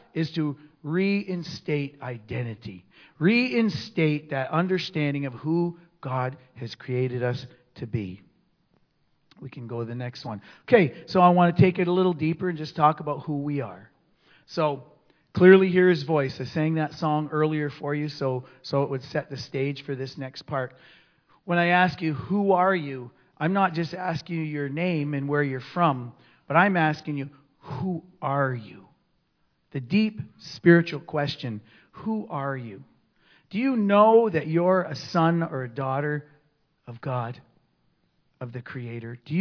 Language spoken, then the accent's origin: English; Akwesasne, New York, United States; I'm half Scottish and I hated my Scottish heritage because I grew up in a community of dark-skinned people in Akwesasne. Akwesasne is upstate New York. It's a Mohawk community